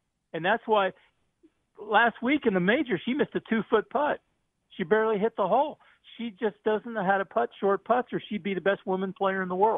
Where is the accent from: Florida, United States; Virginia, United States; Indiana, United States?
Florida, United States; Miami; born there; No, I'm not, but I was born in Miami and I'm a real fan.